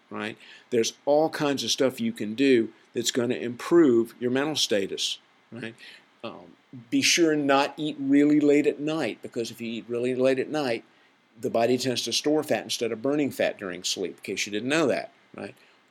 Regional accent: the South, United States; I mean, I'm from the South, so, you know, we all talk about, oh, we're going to have some comfort food, y'all.

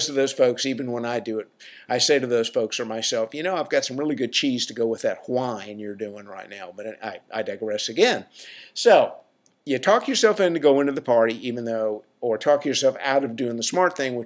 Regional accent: the South, United States; I'm from the South, so I can slam it, okay?

